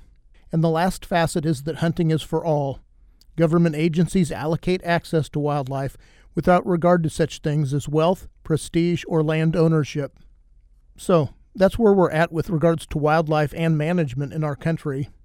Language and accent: English; Kansas, United States; In my home state of Kansas, during my youth, white-tailed deer were not very numerous